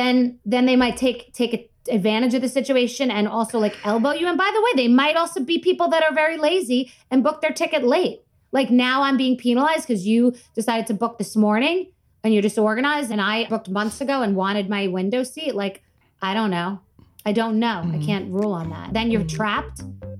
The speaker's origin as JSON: {"language": "English", "country": "Canada", "said": "so I'm Canadian"}